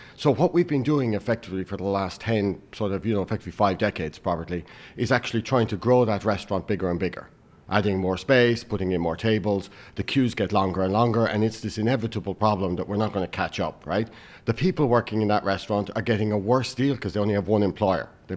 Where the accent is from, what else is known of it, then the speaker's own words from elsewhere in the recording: Limerick, Munster, Ireland; I grew up in Limerick, right? So I grew up in Limerick in the 80s